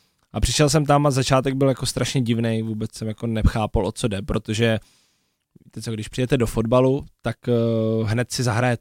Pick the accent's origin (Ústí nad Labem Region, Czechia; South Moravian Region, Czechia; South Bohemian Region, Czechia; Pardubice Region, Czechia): South Moravian Region, Czechia; Brno; born there; já v Bělorusku nebydlím, nebo vlastně narodil jsem se v Brně a nikdy jsem tam nežil nějakou delší dobu